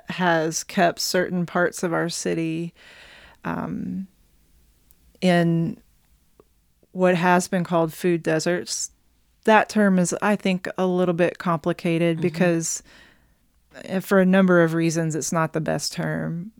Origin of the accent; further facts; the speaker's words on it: the South, United States; you know, I'm from the South.